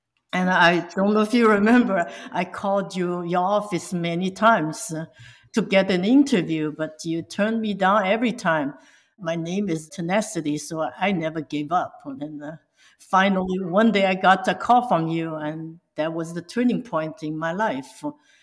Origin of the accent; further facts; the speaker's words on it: China; English is a second language; now in United States; I was born and raised in China.